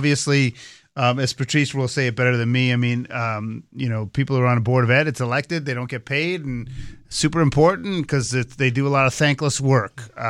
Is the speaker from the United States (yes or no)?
yes; Massachusetts, United States; I grew up in Massachusetts. They had this thing called Prop 2.5